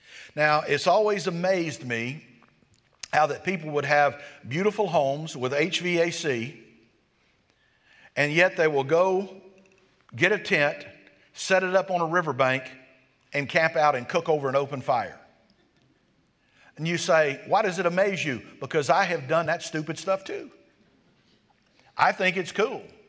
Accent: the South, United States; It was something that was a part of growing up in the South.

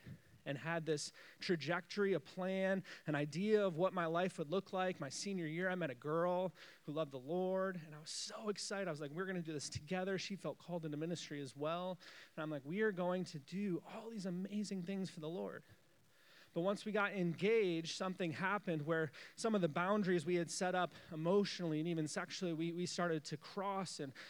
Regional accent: Michigan, United States; and I grew up in West Michigan

